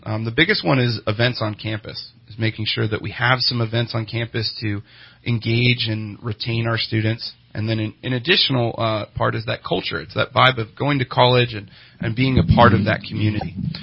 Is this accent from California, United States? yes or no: yes; Sacramento, California, United States; No, so we're from Sacramento originally.